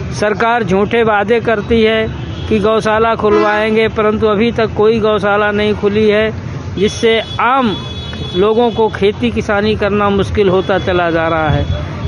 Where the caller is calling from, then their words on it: Kalan, Uttar Pradesh, India; गांव पृथ्वीपुर ढाई, तहसील कलान से मोबाइल वाड़ी से बोल रहा हूं।